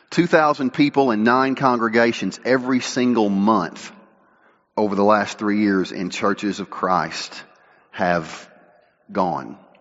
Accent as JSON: {"language": "English", "town": "Paducah", "region": "Kentucky", "country": "United States", "tie": "born or raised there", "said": "I grew up in the Baptist church. That's no secret. When I was 9 years old, I walked down the aisle at the Emmanuel Baptist Church in Paducah, Kentucky."}